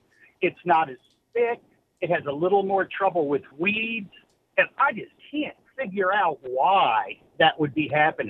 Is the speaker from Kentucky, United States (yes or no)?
no; Pace, Florida, United States; I'm actually from Pace, but we won't tell anybody.